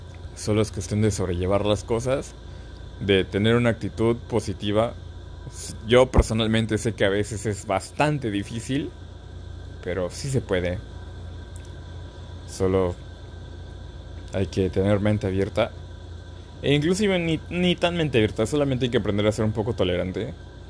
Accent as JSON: {"language": "Spanish", "country": "Mexico", "tie": "born or raised there", "also_born_or_lived": "Dublin, Ireland", "said": "por cuestiones de trabajo nací allá. Luego regresé aquí a México, a Veracruz. De ahí me moví a un estado muy lejano. Bueno, no muy lejano, pero relativamente lejano. De aquí del estado de Veracruz"}